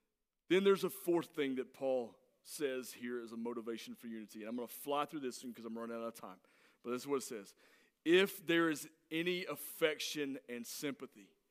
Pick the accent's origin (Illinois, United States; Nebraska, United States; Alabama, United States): Alabama, United States; Some of you might have called me on it, saying it wrong, but I'm just from Alabama and I don't care.